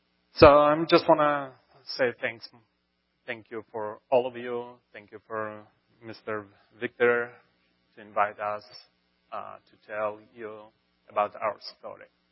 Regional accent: Tajikistan; born there; English is a second language; I was born in Tajikistan. I was born in a family who never believed for a God.

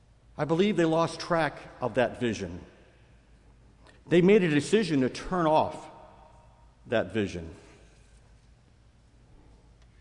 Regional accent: Elkhart, Indiana, United States; I grew up in the Elkhart, Indiana church, if anybody's there.

